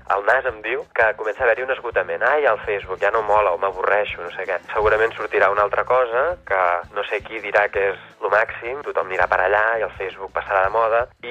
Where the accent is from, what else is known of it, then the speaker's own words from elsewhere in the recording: Granollers, Catalonia, Spain; soc de Granollers, escric, soc poeta